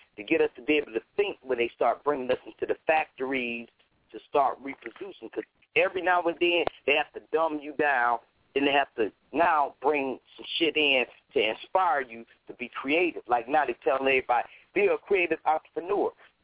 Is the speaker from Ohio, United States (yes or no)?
yes; Cleveland, Ohio, United States; Now when I grew up in Cleveland, we used to have this class called Think.